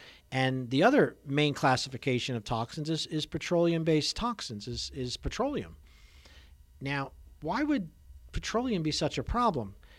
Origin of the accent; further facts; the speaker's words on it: New York, United States; I mean, I'm from New York, Long Island. I'm out on the island where it's cleaner air than in the city.